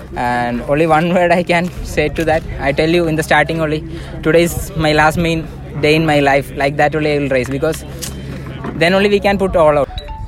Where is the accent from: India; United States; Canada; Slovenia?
India; Kerala; I'm from Kerala, I can manage.